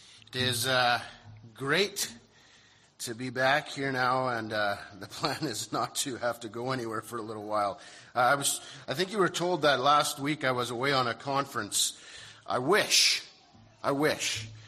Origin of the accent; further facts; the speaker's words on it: Canada; The other blessing that I was thankful for is growing up in Canada.